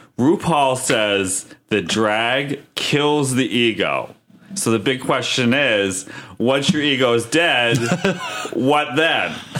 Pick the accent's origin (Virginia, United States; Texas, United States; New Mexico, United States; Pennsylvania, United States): Pennsylvania, United States; Erie; there's some just weird murders and weird shit goes on in my hometown. Like, they had that pizza bomb murder.